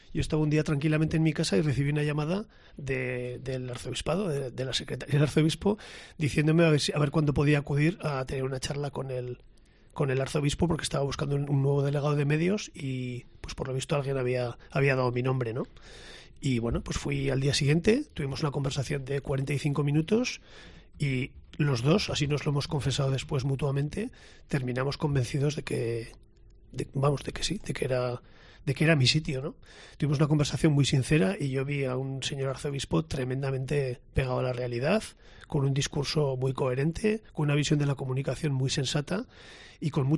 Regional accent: Pamplona, Navarre, Spain; soy un pamplonés, de 57 años, 58 la semana que viene, casado con 3 hijos

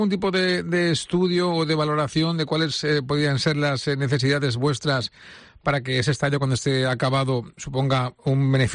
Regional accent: Valencian Community, Spain; yo, como un valenciano más, estoy contento, ¿no?, de pensar que tendremos un estadio terminado aquí en Valencia.

